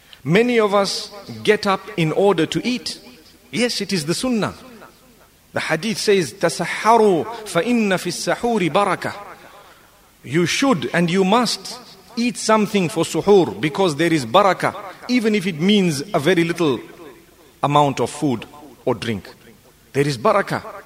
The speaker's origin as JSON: {"language": "English", "country": "Zimbabwe", "said": "I'm quite experienced because we come from Zimbabwe."}